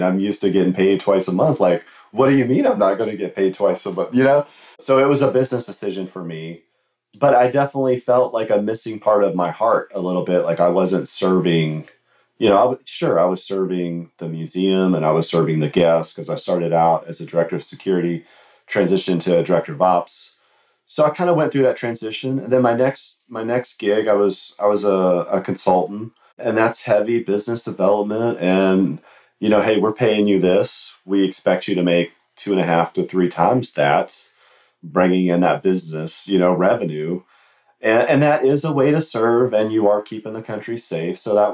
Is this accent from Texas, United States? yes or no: no; West Virginia, United States; Woody Williams being the Medal of Honor recipient from my home state of West Virginia.